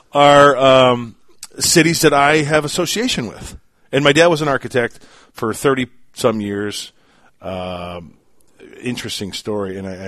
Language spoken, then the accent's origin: English; Aurora, Illinois, United States; born there; He was an architect in a small firm in Joliet, Illinois. I was born in Aurora. There's something about me growing up. I was born in Aurora.